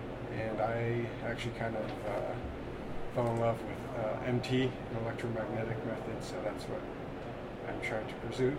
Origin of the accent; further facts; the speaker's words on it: New Mexico, United States; I grew up in New Mexico, and there's some really interesting geology there.